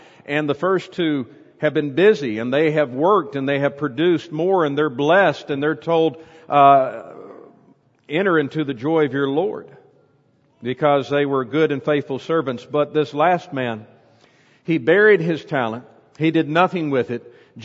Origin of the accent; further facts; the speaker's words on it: Bowling Green, Kentucky, United States; not too far from where I grew up in Bowling Green, Kentucky, is a cave called Mammoth Cave.